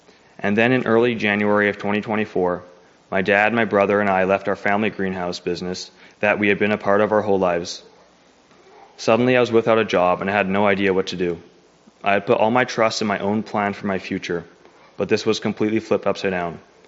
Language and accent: English; British Columbia, Canada; I'm from British Columbia, Canada.